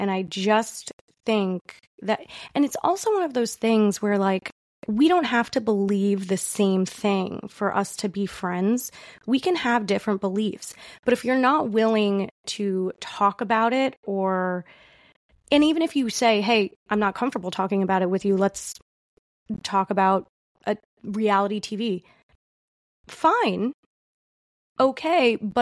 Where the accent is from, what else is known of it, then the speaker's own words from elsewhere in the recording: New York, United States; I am from New York, and I grew up reading the New York Times, meaning it was always in my home because I grew up in New York